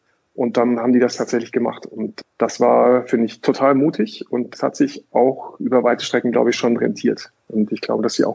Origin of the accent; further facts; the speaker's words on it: Datteln, North Rhine-Westphalia, Germany; Ich komme aus Datteln, so von Nordsee für das Ruhrgebiet.